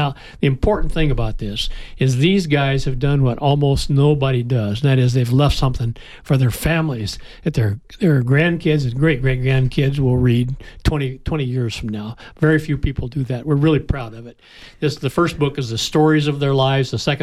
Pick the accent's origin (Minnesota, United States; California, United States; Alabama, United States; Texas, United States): Texas, United States; San Antonio; I grew up in World War II, living with my grandparents in San Antonio, Texas, and my dad was a civilian contractor modifying airplanes for the war effort